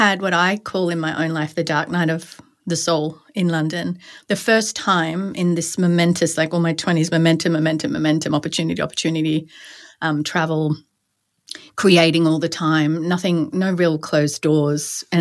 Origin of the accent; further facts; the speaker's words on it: Australia; moved away; I didn't know that I was ambitious as an Australian at all.